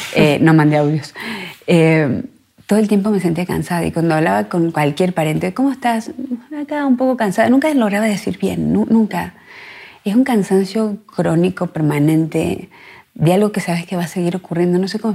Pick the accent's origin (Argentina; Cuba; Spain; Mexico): Argentina; Yo vengo de Argentina, donde no existe el baby shower.